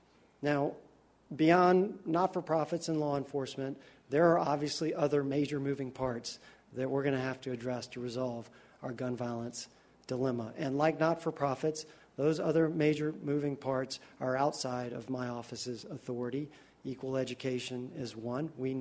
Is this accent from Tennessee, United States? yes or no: yes; Tennessee, United States; now in Chicago, United States; I am from Tennessee. Chicago is my adoptive home.